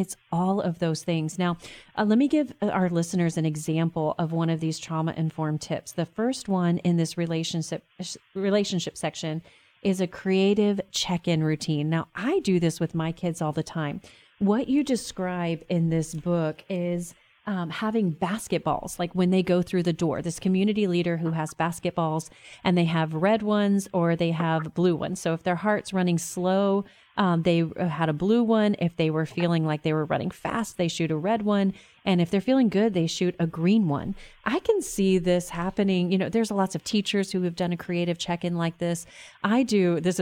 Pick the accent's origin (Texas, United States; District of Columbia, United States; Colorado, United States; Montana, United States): Texas, United States; I'm from Texas, and I have not had a fellow Texan win yet.